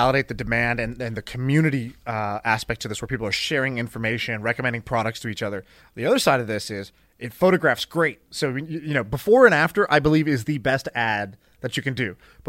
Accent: India; I'm Indian, and she's Indian, and she's got super curly hair

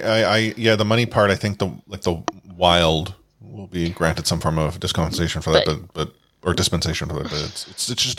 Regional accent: Canada; I'm a Canadian

